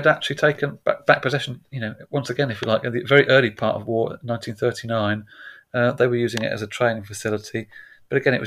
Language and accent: English; South East England, United Kingdom; Well, I'm from Berkshire. Greenham Common is in Berkshire. And I grew up in the 1980s